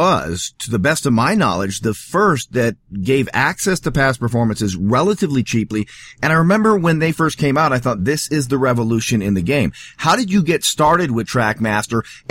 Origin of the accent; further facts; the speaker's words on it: Seattle, Washington, United States; born there; now in Denver, United States; I was born in Seattle, hence my Seattle allegiance, and I live in Denver.